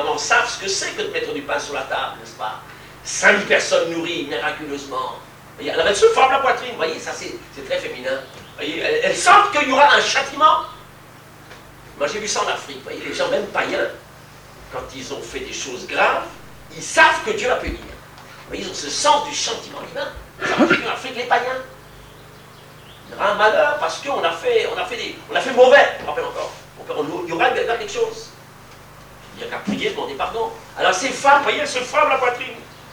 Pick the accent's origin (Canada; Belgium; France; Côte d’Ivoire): France; Grand Est; born there; Je suis alsacien de mère et de naissance.